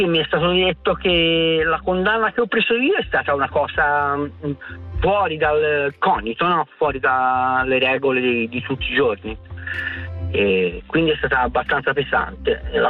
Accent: Livorno, Tuscany, Italy; Sì, io sono livornese.

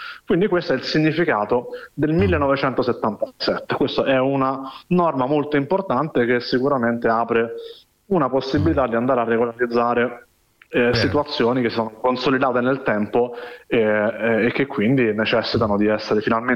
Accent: Rome, Lazio, Italy; stavo camminando nei pressi del Colosseo, sono di Roma

